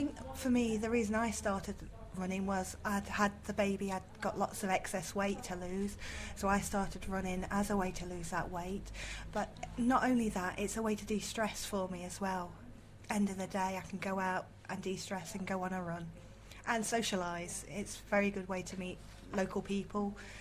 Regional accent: Willington, England, United Kingdom; I'm also from Willington.

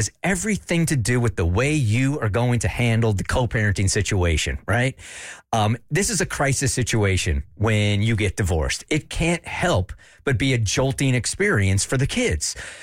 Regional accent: San Diego, California, United States; I grew up in San Diego, very informal city

